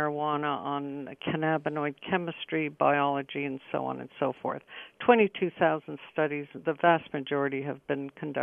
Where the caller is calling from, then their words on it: Belmont, Massachusetts, United States; I'm joining you from Belmont, Massachusetts, the home of McLean Hospital.